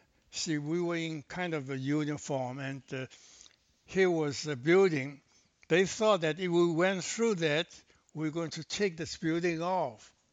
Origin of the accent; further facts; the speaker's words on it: Shanghai, China; English is a second language; So like when I speak Peking dialect, they know that I was from the Nanfang, from Shanghai.